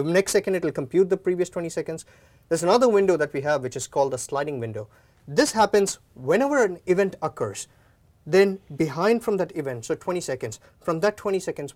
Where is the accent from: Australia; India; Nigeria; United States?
India; I'm from India